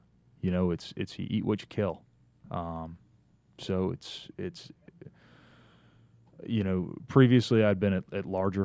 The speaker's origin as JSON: {"language": "English", "town": "Boston", "region": "Massachusetts", "country": "United States", "tie": "born or raised there", "moved": "as an adult", "lives_now": "Atlanta, United States", "said": "Well, for starters, I grew up in Boston, where I learned to drive in the snow."}